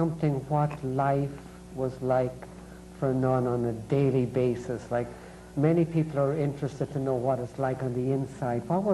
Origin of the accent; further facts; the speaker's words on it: Ireland; Sort of amused, or you know, just being Irish myself. I don't think I have much of an Irish accent, but I just hear a little tweeny bit, and I was back in Ireland this year and I'm more sensitive.